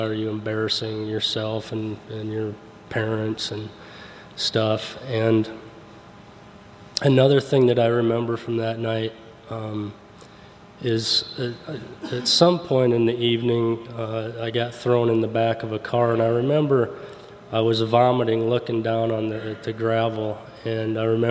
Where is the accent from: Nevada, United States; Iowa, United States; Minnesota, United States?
Iowa, United States; Cedar Rapids; I'm from Cedar Rapids, Iowa.